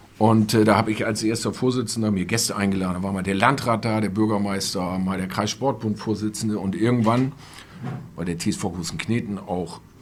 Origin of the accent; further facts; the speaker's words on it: Großenkneten, Lower Saxony, Germany; das ist mein Heimatdorf, wo ich herkomme.